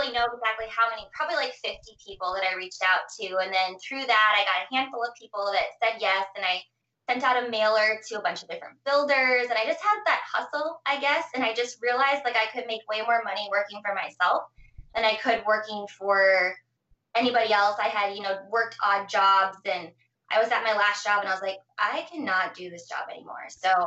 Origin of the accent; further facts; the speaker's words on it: Minnesota, United States; Yeah, so I grew up in Minnesota, and I started cleaning houses.